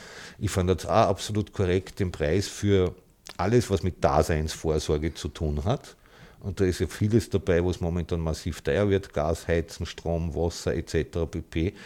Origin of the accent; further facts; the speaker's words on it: Salzburg, Austria; Also ich komme ja ursprünglich aus Salzburg